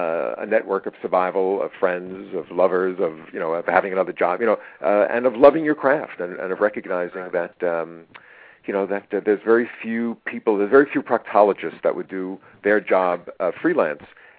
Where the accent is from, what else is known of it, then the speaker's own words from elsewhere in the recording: New York, United States; I grew up in New York, and my first love was theater, really.